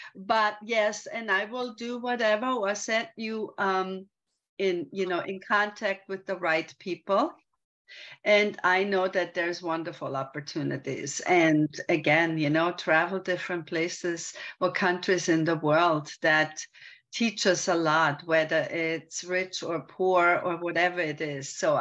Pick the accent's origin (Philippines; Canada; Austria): Austria; I am from Austria, as most of you know, or many of you know, and I was raised in an Intercoffee salon. I started when I was 15, and I was a little country pumpkin